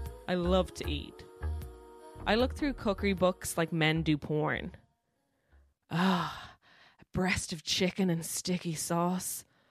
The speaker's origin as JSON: {"language": "English", "country": "Ireland"}